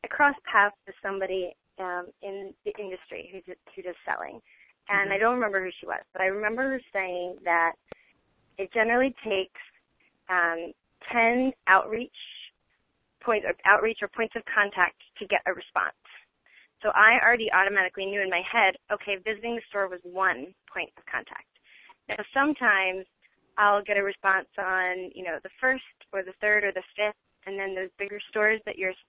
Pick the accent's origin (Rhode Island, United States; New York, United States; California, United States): New York, United States; so I'm from New York, but I booked a ticket to Chicago.